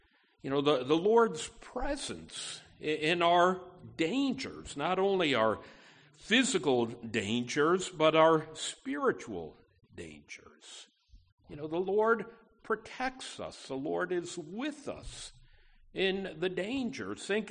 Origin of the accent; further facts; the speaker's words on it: Schenectady, New York, United States; You know, in my hometown, Schenectady, New York, right on the banks of the Mohawk River, usually a gentle, calm river